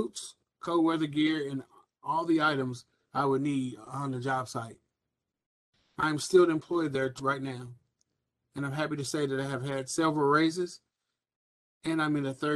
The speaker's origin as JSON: {"language": "English", "town": "Louisville", "region": "Kentucky", "country": "United States", "tie": "born there", "said": "I was born here in Louisville, Kentucky, in February of 1981."}